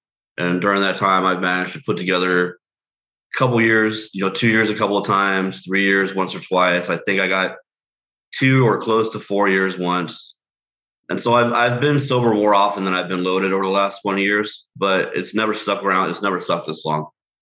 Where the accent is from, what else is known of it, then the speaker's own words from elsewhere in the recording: Altadena, California, United States; I'm from Altadena, California, which was also local here.